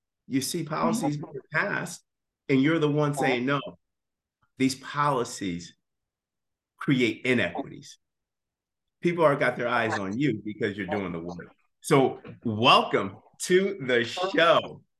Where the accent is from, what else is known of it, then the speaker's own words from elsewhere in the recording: Northeast, United States; Now, I'm from the Northeast, okay?